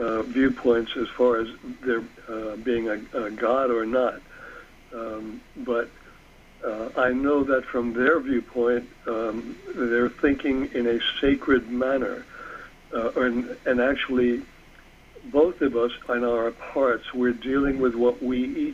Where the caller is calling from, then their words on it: Lodi, New Jersey, United States; I'm calling from Lodi, New Jersey.